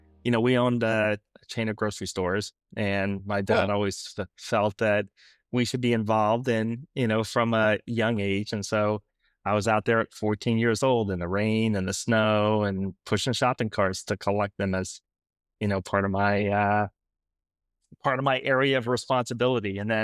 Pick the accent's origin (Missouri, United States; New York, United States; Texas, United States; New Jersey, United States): New York, United States; So in Orange County, New York. So my grandfather started a corner grocery store in a little town called Florida, New York, which is a little hamlet.